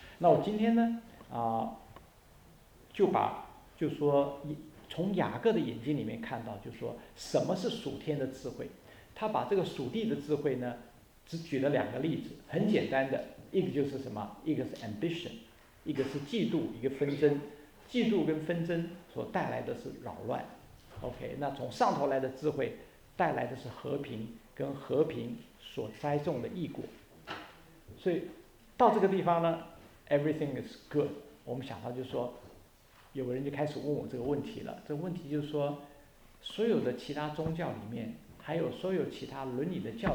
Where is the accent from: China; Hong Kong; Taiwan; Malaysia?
Taiwan; 我们这边从台湾来的有哪几位？我们大概好久是台湾来的，我们大概都晓得，我们从小就被学这个东西。